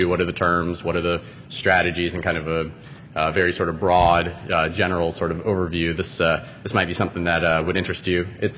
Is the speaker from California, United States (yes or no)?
no; Orlando, Florida, United States; An interesting thing from my hometown of Orlando, 80% of all affordable housing that happened in our city over the last two decades